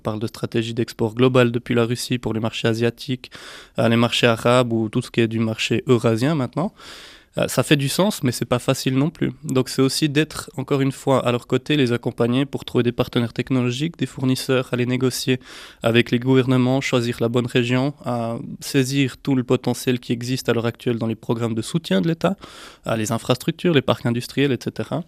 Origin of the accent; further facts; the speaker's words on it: Neuchâtel, Switzerland; Moi, je suis un enfant du pays de Neuchâtel, hein, donc ça ne s'entend pas des masses à l'accent. Je ne suis pas Gilbert Facchinetti, mais enfin, j'ai grandi toute ma vie ici.